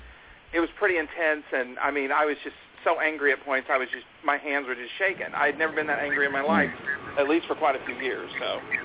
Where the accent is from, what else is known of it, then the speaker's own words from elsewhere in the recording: Oklahoma, United States; Listen, bro, I'm from Oklahoma.